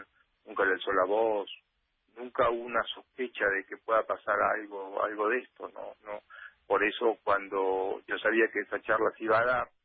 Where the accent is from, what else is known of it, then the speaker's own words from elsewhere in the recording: La Plata, Buenos Aires Province, Argentina; Nosotros somos de La Plata, pero trabajamos en Capital.